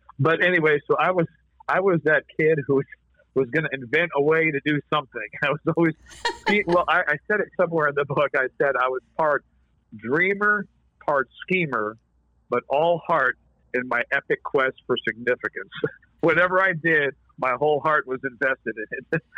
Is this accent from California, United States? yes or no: yes; Compton, California, United States; moved away; also born or lived in Grants Pass, United States; from growing up in Compton in the hood. And so yeah. I was a new student at this school in Grants Pass, Oregon.